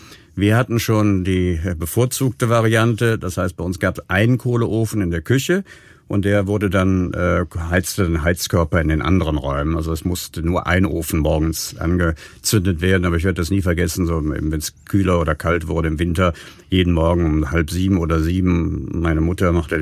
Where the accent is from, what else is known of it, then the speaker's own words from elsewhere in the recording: Cologne, North Rhine-Westphalia, Germany; Ich bin ja, wie gesagt, in Beinenthal aufgewachsen und der nächste Verein damals war Fortuna Köln, der am Vorgebirgspark seine Heimat hatte.